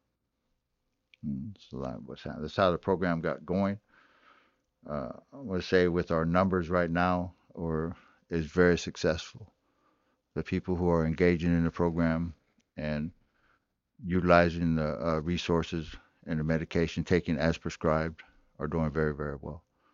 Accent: Weitchpec, California, United States; even though I grew up in Wishbeck and went to school here in Hoopa

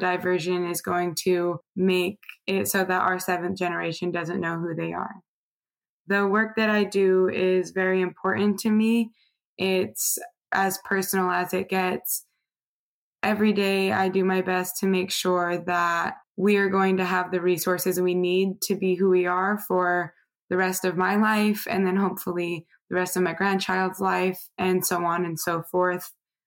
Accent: California, United States; I grew up on the Hoopa Valley Indian Reservation, and I didn't leave until just a few days before college.

